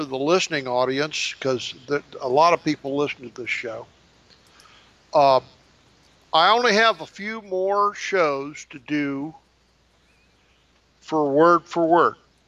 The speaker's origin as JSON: {"language": "English", "country": "United States", "said": "Well, now, I'm an American."}